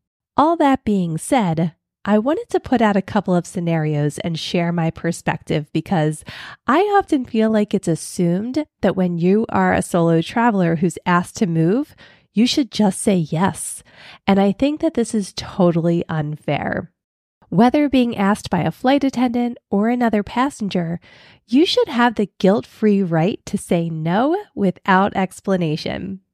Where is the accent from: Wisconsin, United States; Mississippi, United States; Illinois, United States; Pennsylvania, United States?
Pennsylvania, United States; Philadelphia; the one thing that I learned growing up in Philly that I try never to practice but still respect is that people have the right to be assholes for no reason.